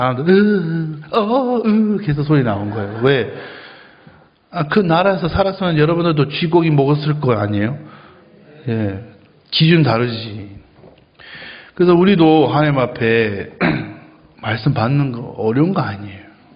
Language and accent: Korean; United States; Korean is a second language; now in South Korea; 여러분 저는 미국 사람이에요.